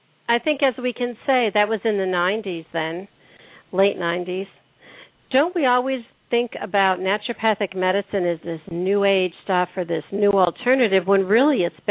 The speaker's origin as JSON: {"language": "English", "region": "Pennsylvania", "country": "United States", "tie": "born there", "said": "I really think my beginning started when I was born in Hahnemann Hospital"}